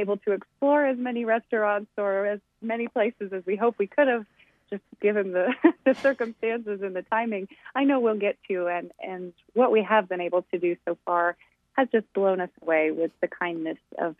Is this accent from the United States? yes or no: yes; Cedar Rapids, Iowa, United States; also born or lived in Washington, D.C. / Jacksonville; As I mentioned, I grew up in Cedar Rapids, Iowa, and I have a very Midwestern heart.